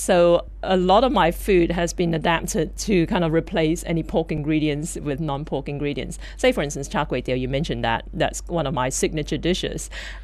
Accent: Malaysia; a lot of my basic skills were picked up just by spending a lot of time in the kitchen with my stepmom growing up in Malaysia.

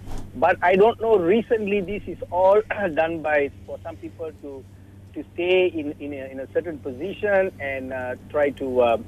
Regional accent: Malaysia; As a Malaysian, I go out, I'm a very proud Malaysian. When I go overseas, anybody asks me, you're Malaysian, but you look Indian. I say, no, I'm Malaysian. Okay? So, I came from a kampung area

